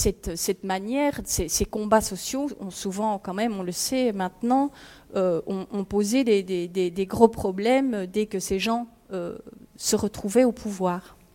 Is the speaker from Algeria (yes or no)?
no; Liège, Wallonia, Belgium; Et je viens de Liège.